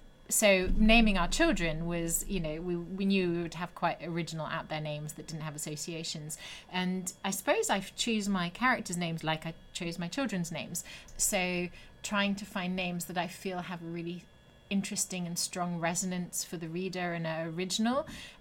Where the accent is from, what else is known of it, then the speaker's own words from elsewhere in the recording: France; also born or lived in Germany / Switzerland; now in United States; I was raised in France and Germany and Switzerland, and now I'm in America.